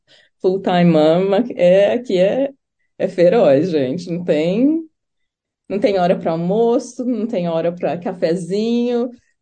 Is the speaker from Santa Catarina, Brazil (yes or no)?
no; São José do Rio Preto, São Paulo, Brazil; Eu sou nascida em São Paulo, mas criada no interior.